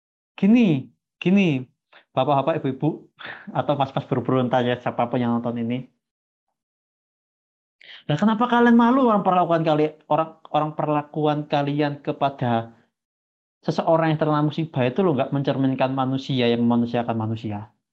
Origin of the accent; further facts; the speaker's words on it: Java, Indonesia; Kalau dari sudut pandangku mungkin dulu sebagai orang Jawa ya, sebagai orang Jawa.